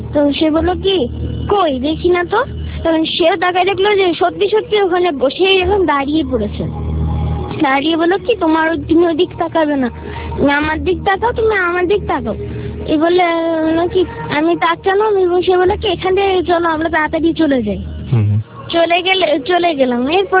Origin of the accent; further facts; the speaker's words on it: Khulna, Khulna Division, Bangladesh; আমি খুলনা বসুপাড়া থেকে এসেছি, আমি ইসলামাবাদ স্কুলের একজন ছাত্রী।